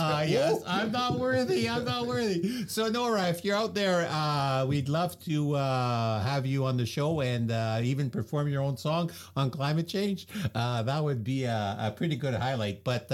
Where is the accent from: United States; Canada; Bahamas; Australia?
Canada; Quebec; moved away; I grew up in Quebec